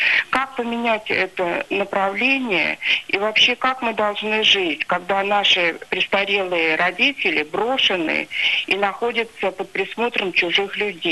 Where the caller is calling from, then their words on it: Saint Petersburg, Russia; я из Санкт-Петербурга.